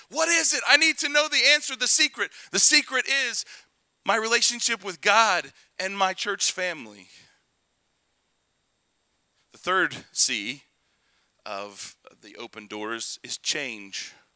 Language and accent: English; Kentucky, United States; Because I was raised in Kentucky. You see an ocean near us? No, okay?